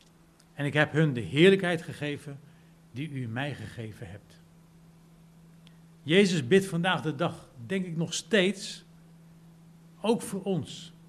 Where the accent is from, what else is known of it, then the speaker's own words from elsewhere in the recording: Netherlands; Als ik in Nederland, als ik als Nederlander rij in Engeland, maar dan op de Nederlandse manier, dat loopt niet goed af.